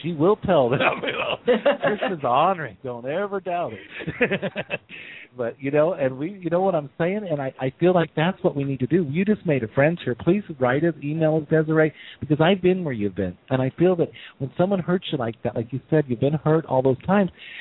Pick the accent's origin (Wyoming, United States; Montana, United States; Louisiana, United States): Wyoming, United States; And from that state where you come from, we were just talking, you're from my home state. And I, there's people up there that are just flat honoring. I can say it because I was and for years came from Wyoming.